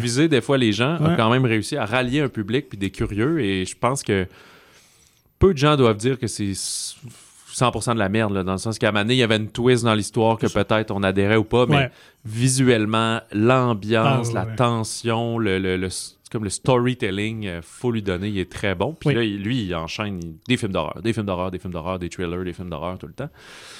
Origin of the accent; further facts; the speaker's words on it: Quebec City, Quebec, Canada; Alors, nous sommes de Québec.